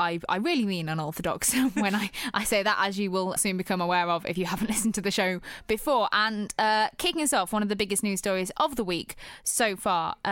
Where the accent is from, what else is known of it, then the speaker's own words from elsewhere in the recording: East Midlands, United Kingdom; I'm like from Lincolnshire. There's a lot of fields.